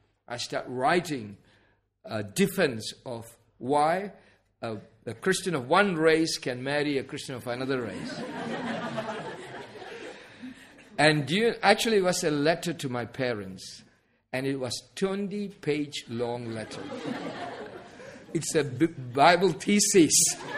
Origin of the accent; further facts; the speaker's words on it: India; because I came from India, they wanted me to marry an Indian girl.